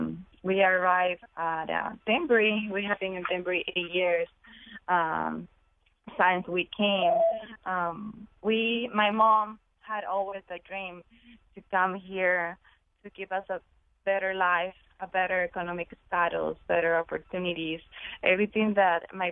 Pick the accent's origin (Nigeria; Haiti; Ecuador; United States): Ecuador; I'm from Ecuador.